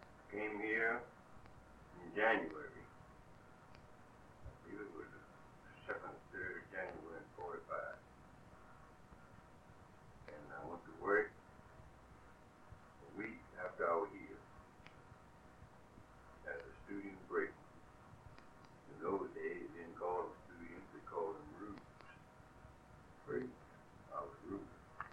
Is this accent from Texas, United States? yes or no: yes; Dunn, Texas, United States; born there; Well, I was born in Dunn, Texas, March 8, 1914.